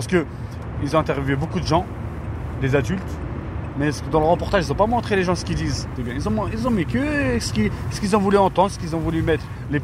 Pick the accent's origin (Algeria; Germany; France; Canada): France; Tremblay-en-France, Île-de-France; Je vais vous montrer où j'ai grandi. On est au centre-ville.